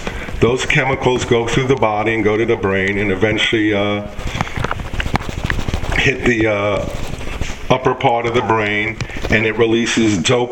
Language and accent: English; The Bronx, New York, United States; No. I'm from New York originally, the Bronx.